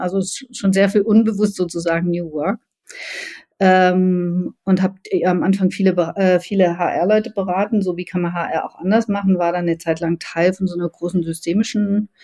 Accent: Baden-Württemberg, Germany; now in Berlin, Germany; Ich komme aus dem Schwarzwald ganz ursprünglich, bin jetzt in Berlin.

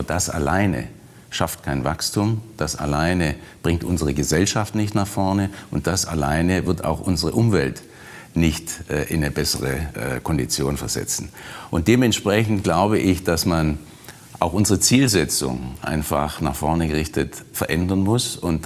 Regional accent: Germany; also born or lived in North America; als Deutsche

